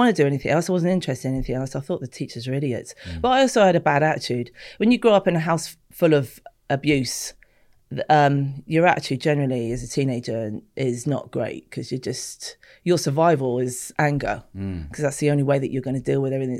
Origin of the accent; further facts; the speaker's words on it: Bournemouth, South West England, United Kingdom; So I grew up in Wallerstown. That was the first 11 years of my life, council estate, and the Camford Avenue estate. And then the council moved us to East Howe, which is just an awful place to live in Bournemouth for me.